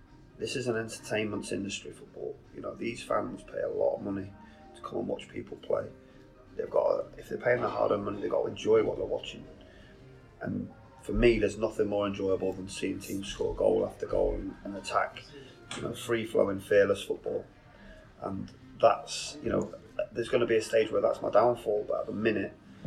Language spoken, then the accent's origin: English; Coventry, West Midlands, United Kingdom; I was born and raised in Coventry